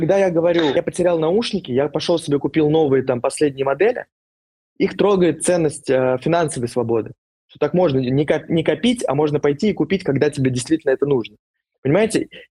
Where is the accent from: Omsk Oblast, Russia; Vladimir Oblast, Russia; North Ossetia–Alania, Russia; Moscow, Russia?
Vladimir Oblast, Russia; Vladimir; Я когда уехал из Владимира, я начал общаться с разными московскими, питерскими ребятами.